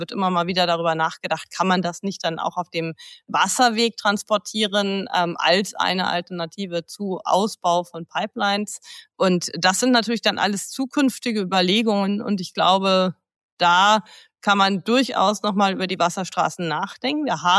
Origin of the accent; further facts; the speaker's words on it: Hamburg, Germany; Ich bin im Norden in Hamburg aufgewachsen.